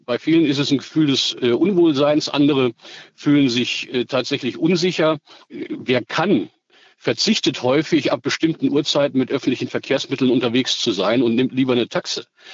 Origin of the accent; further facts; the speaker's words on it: Bad Oeynhausen, North Rhine-Westphalia, Germany; ich kann das anhand meiner Heimatstadt Bad Oeynhausen auch sagen. Das ist eine 50.000 Einwohnerstadt